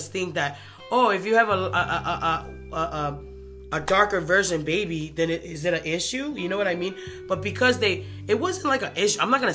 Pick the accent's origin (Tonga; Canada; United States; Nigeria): Tonga; it just made me thought about growing up in Tonga.